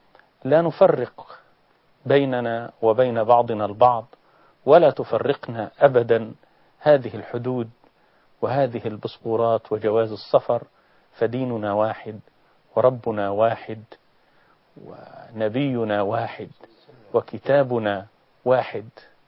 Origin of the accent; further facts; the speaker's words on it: Egypt; عندنا في مصر